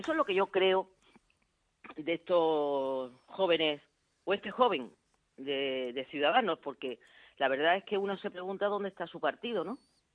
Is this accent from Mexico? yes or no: no; Andalusia, Spain; Usted como yo somos andaluces